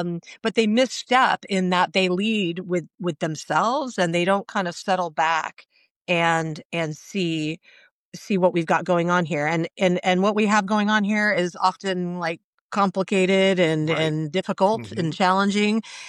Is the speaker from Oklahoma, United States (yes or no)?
no; Arizona, United States; now in Savannah, United States; I'm originally from Arizona, and I met this cute Southern surfer boy in Northern California in the 90s. And so I married into Savannah a long time ago.